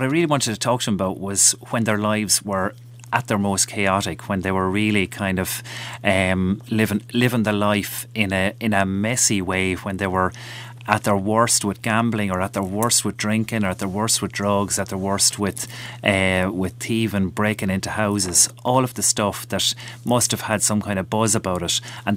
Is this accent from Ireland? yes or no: yes; Waterford, Munster, Ireland; now in Cork, Ireland; I'm from Waterford myself, but all of the other lads were from Cork, and where I work and live.